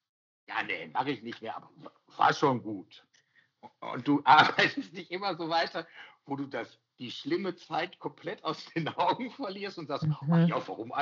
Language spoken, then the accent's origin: German; North Rhine-Westphalia, Germany; weil ich ein Kind des Ruhrgebiets bin